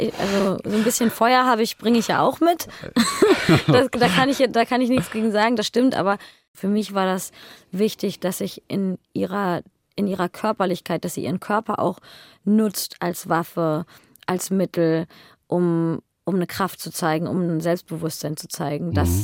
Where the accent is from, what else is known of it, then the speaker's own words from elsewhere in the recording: Bielefeld, North Rhine-Westphalia, Germany; Oder ich meine, ich komme ja auch aus Bielefeld